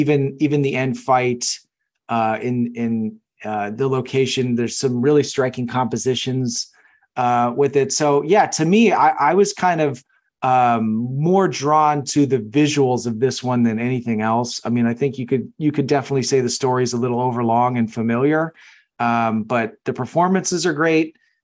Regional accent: East Coast, United States; I love lighthouses. I grew up on the East Coast.

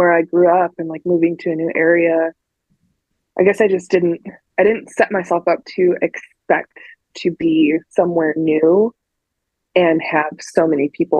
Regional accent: Secor, Illinois, United States; I grew up in Secor, Illinois. The population on the sign says 400 people.

